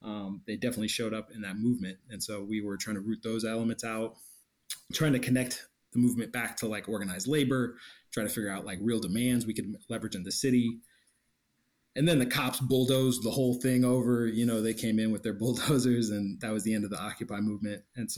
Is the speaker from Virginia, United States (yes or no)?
yes; Virginia, United States; So I grew up in Virginia, actually. I'm not from Missouri originally. I'm a Missourian now, deeply, but I grew up in Virginia.